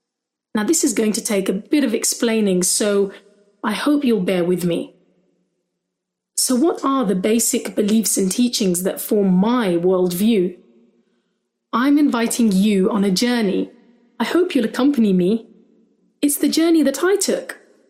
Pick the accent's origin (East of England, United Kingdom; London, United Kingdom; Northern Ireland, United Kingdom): London, United Kingdom; I'm a journalist and I'm a Londoner.